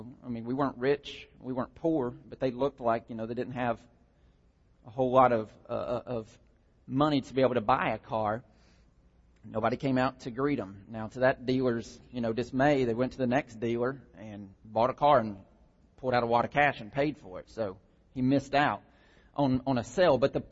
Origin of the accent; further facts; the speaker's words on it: Rydell, Georgia, United States; I grew up on Skyline Farm, rural Route 1, Rydell, Georgia, 30171. That was our address.